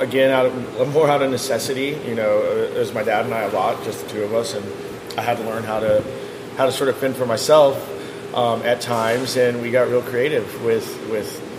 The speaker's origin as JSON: {"language": "English", "town": "McAllen", "region": "Texas", "country": "United States", "tie": "born or raised there", "said": "I was born in South Texas, and I was born in a little city called McAllen, Texas, which is about 4 miles away from Mexico."}